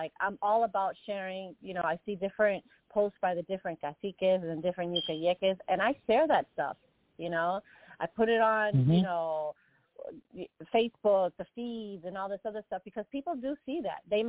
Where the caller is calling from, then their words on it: Boston, Massachusetts, United States; I'm calling from Boston.